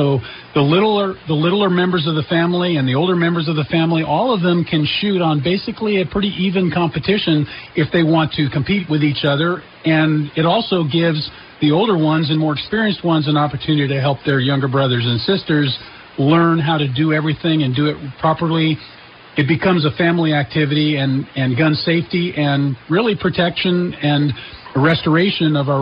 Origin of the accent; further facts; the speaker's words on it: Arizona, United States; I grew up in Arizona, so there was a lot of places out in the desert that you could go